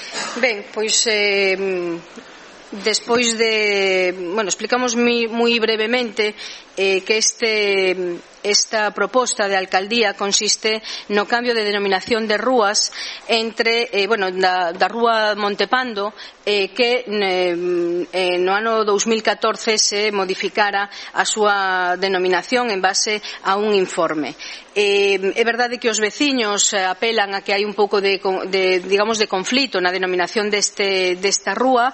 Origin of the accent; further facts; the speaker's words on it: Monforte de Lemos, Galicia, Spain; para que nos situemos os que somos de Monforte